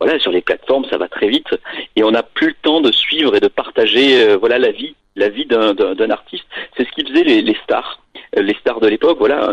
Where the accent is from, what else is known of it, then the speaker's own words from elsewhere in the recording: South, France; puisque moi je viens du Sud aussi